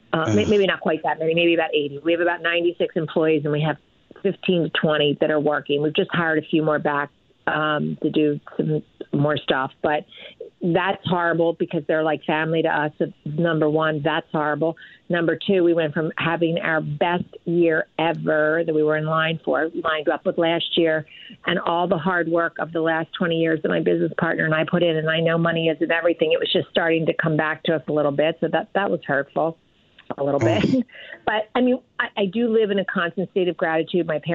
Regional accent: Kennett Square, Pennsylvania, United States; I grew up in Kennett Square, but have been in the restaurant business about 40-some years

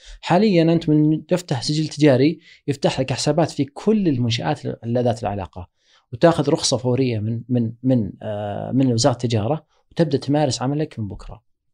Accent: Saudi Arabia; كمية قوة الشراء عندنا في السعودية تختلف عن باقي دول الخليج

